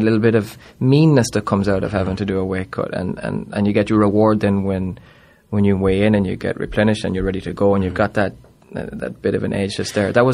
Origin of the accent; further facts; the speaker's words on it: Ireland; We're all Irish. We're all biased.